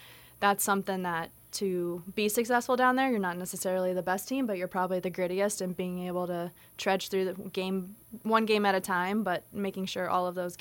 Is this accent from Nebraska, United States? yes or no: yes; Omaha, Nebraska, United States; So I grew up in Omaha